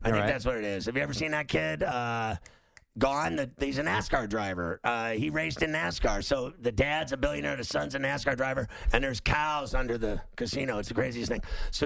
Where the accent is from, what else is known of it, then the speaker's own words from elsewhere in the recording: Pittsburgh, Pennsylvania, United States; He's a Pittsburgh guy. I'm from Pittsburgh.